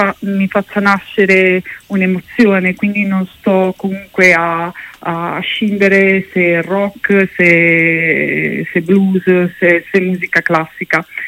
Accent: Bologna, Emilia-Romagna, Italy; essendo bolognese, perché li mangio tutti i giorni

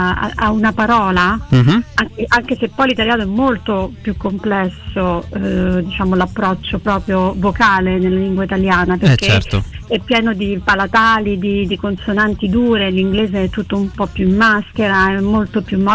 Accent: Rome, Lazio, Italy; born there; io sono nata a Roma, ma sono di sangue siculo, ecco, perché sia infatti. Mio padre che mia madre sono... Mio padre era, vabbè, non c'è più, mia madre comunque, cioè, entrambi genitori siciliani, parenti siciliani, discendenza siciliana.

